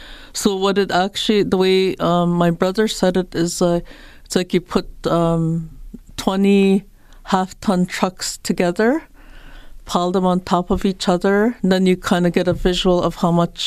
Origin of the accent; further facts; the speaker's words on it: Grassy Narrows, Ontario, Canada; I'm from Grassy Narrows, Ontario. It's about 2,400 kilometers from here